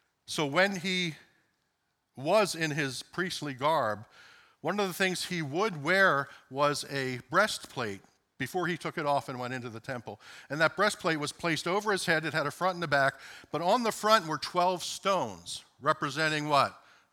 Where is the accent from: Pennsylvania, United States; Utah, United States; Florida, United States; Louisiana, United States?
Pennsylvania, United States; Philadelphia; When I was growing up in South Philadelphia in the Catholic bastion there